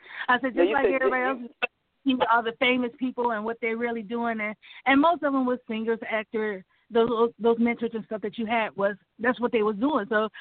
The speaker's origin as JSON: {"language": "English", "town": "Lansing", "region": "Michigan", "country": "United States", "tie": "born or raised there", "said": "Well, I grew up in Lansing, Michigan. My mom was a single parent, and we grew up in Rio Road."}